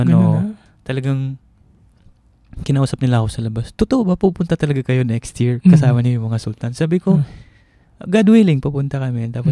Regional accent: Mindanao, Philippines; nung nalaman nila from Sulu ako

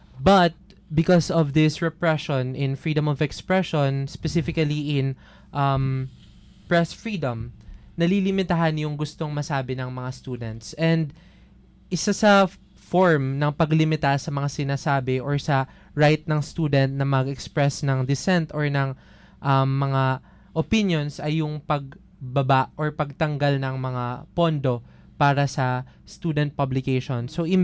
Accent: Bicol Region, Philippines; I'm from Camarines Sur po. Mm-hmm. Yun, Camsur.

